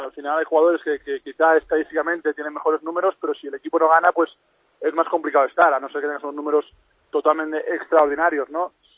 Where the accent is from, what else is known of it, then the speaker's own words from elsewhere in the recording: Sant Boi de Llobregat, Catalonia, Spain; now in Castelldefels, Spain; mi mujer es de San Boi también, yo soy de San Boi.